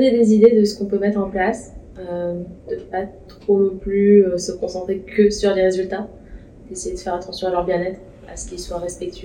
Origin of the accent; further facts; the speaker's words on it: France; j'ai 23 ans et donc je suis française.